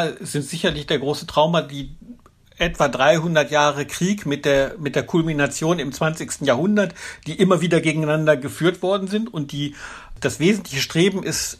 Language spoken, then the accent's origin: German; Germany; Da brauche ich gar nicht so weit zurückzugehen, zu sagen, wir haben eine Verantwortung als Deutsche, eine besondere.